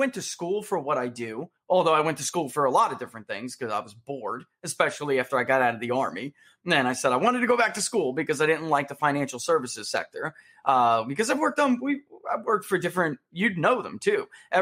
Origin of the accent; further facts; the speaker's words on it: New York City, New York, United States; born there; But yeah, I was born in New York. I live in, you know, I'm a Southerner now, but I was born in New York.